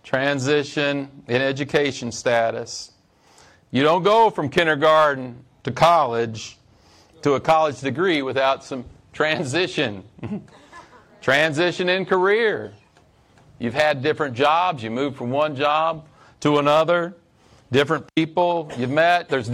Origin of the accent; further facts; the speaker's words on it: Indian Grove, Missouri, United States; moved away as an adult; also born or lived in Wilmore, Kentucky, United States; now in -; I grew up in Indian Grove, Missouri. I was there for 28 years of my life and the same place